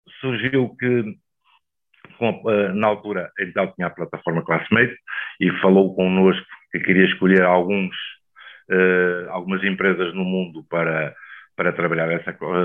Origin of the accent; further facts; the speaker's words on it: Póvoa de Varzim, Porto, Portugal; also born or lived in Vila Nova de Famalicão; Eu fui para a Póvoa de Varzim com 1 ano. Eu sou de Ribeirão de Leão, na Vila Nova de Famalicão. Mas digamos que eu entendo-me como poveiro.